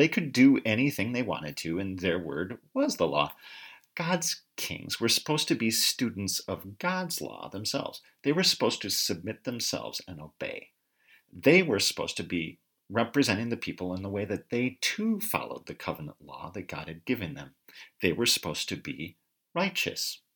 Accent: United States; For me, as an American, it is hard for me to accept a king.

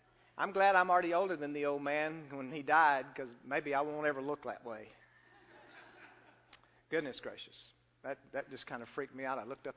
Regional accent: United States; Now, I'm American, and I'm very thankful to be.

